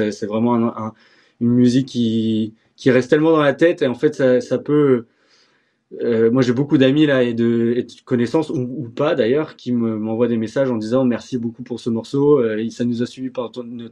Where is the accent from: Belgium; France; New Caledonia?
Belgium; Tournai, Wallonia; also born or lived in London; now in Brussels, Belgium; J'ai grandi à Tournai, une ville à côté de la frontière entre Lille et la Belgique. Et donc voilà, moi, je suis originaire de là. Je vis à Bruxelles aujourd'hui. J'ai fait un passage à Londres pendant 3 ans